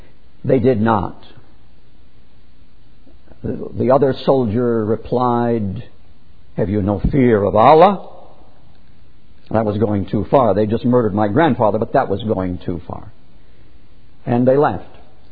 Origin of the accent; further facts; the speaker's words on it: United States; I hate no one. I'm an American.